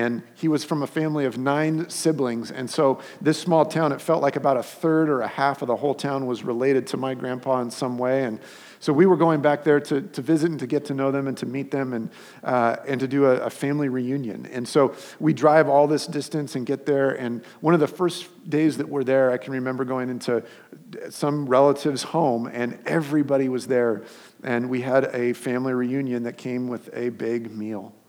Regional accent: Los Angeles, California, United States; I grew up in Los Angeles area, and so to go from Los Angeles to South Carolina felt like going to the other side of the world

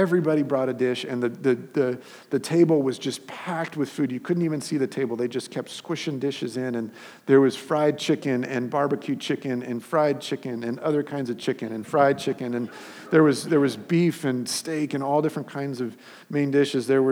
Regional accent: Los Angeles, California, United States; I grew up in Los Angeles area, and so to go from Los Angeles to South Carolina felt like going to the other side of the world

